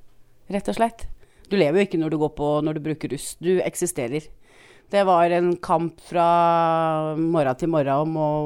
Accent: Bærum, Viken, Norway; also born or lived in Moss; Jeg er egentlig eller jeg er oppvokst i Bærum. Ja. Det er jeg.

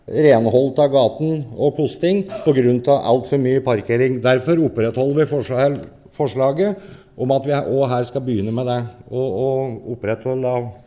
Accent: Innlandet, Norway; Som dere sikkert alle hører på dialekten min, så kommer ikke jeg herifra. Jeg herifra den andre siden av Mjøsa opprinnelig.

